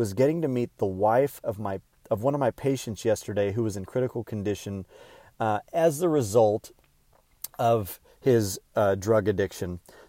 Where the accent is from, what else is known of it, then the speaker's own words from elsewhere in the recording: United States; Because I grew up in America.